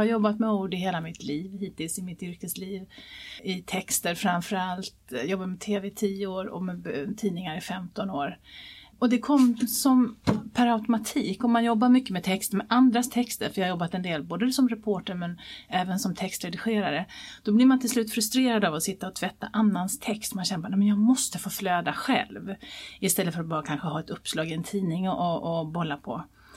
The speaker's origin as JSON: {"language": "Swedish", "town": "Halmstad", "region": "Halland County", "country": "Sweden", "tie": "born or raised there", "also_born_or_lived": "Gotland", "said": "sen flyttade de till Halmstad där jag är uppvuxen."}